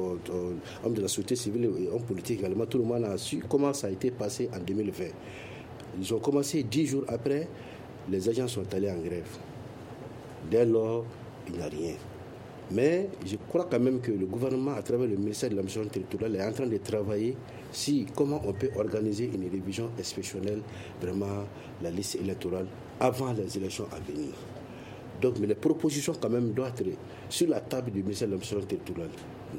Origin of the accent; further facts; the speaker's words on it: Sikasso, Mali; moi je suis de Sigasso.